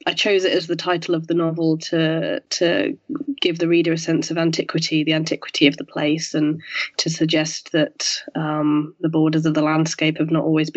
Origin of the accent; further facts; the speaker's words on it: York, Yorkshire and the Humber, United Kingdom; I grew up in York, where I now live, although I did spend time away from my hometown.